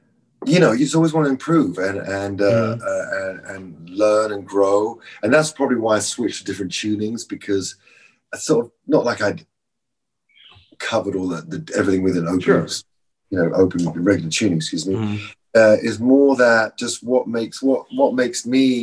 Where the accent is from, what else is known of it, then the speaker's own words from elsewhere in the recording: England, United Kingdom; I'm English.